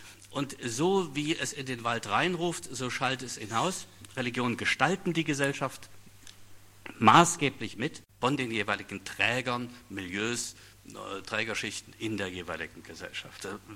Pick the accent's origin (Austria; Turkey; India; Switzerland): India; now in Germany; Ich bin zweitens in Indien aufgewachsen, habe dort gelebt, in einer wirklich religionspluralen Gesellschaft und lebe nun in Bayern, einer nicht so religionspluralen Gesellschaft.